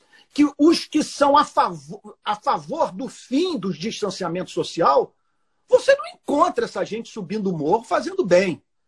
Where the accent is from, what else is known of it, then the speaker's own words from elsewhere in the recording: Rio de Janeiro, Brazil; Ipanema, minha primeira praia, onde eu nasci, onde eu fui morar pela primeira vez.